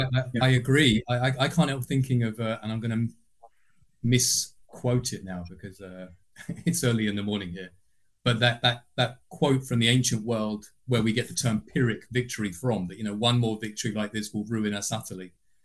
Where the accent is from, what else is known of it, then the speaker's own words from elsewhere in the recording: United Kingdom; I'm being facetious as a Brit